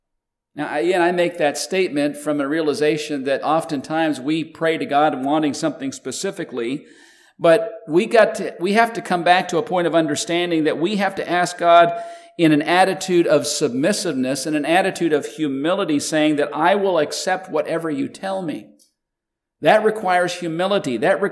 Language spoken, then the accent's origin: English; Canada; I grew up in Canada in the Canadian school system